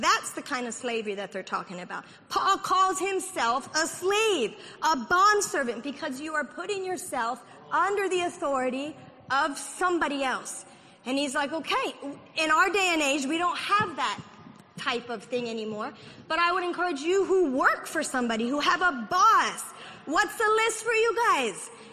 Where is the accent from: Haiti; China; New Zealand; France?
Haiti; now in United States; There are many countries that, you know, women can't do what we can do in America. I grew up in Haiti, and women couldn't even really climb trees.